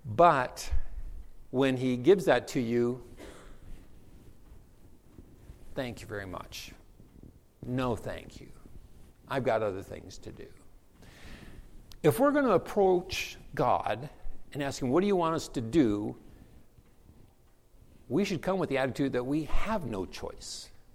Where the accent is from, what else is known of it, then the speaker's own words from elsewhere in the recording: Iowa, United States; I'm from the Midwest. I'm an Iowan. I'm very independent.